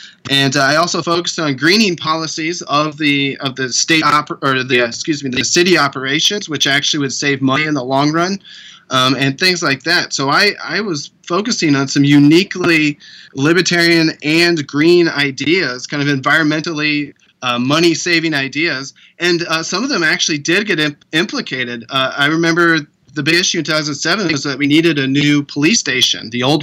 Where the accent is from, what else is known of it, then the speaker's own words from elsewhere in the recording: Bexley, Ohio, United States; this opportunity opened up in the southwest corner of my hometown of Bexley there in Ohio